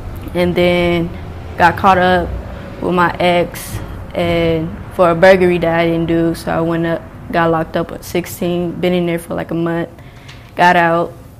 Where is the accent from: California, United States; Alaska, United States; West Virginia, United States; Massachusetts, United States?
California, United States; Lancaster; born there; I was born in Lancaster at AV Hospital.